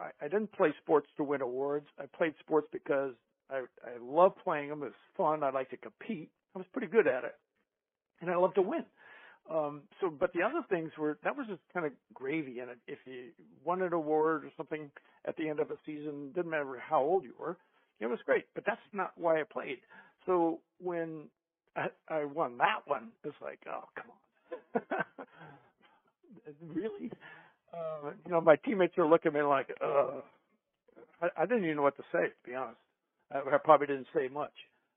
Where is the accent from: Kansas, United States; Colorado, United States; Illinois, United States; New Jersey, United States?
Illinois, United States; Chicago; Chicago's my hometown. I got a lot of relatives there, right?